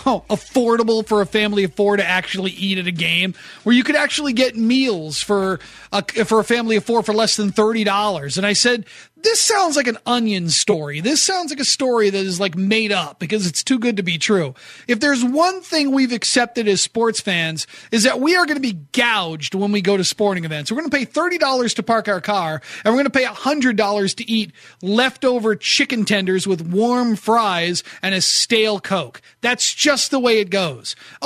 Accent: New England, United States; And I grew up in New England, so I was more on the Celtic side of things.

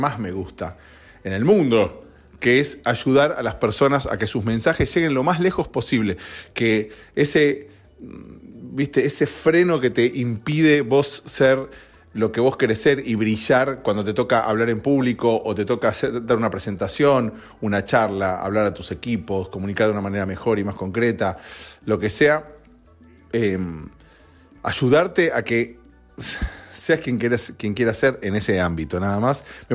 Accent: Argentina; en Argentina, en mi país

